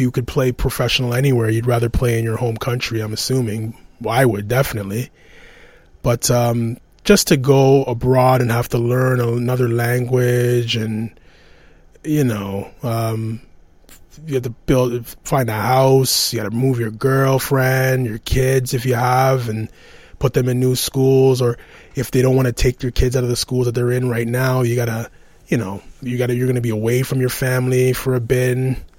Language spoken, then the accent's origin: English; Canada; me being Canadian, but my parents being from Ghana